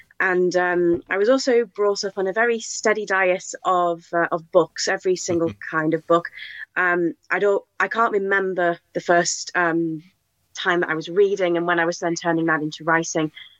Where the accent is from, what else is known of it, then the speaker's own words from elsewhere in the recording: North West England, United Kingdom; Well, I'm from Cheshire in northwest England, which is probably most famous for a certain grinning cat.